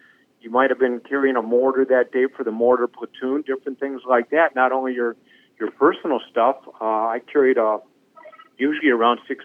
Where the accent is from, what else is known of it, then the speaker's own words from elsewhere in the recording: Olmsted Falls, Ohio, United States; I was given a 30-day leave and went back to my hometown of Olmsted Falls, Ohio, and then on to Vietnam.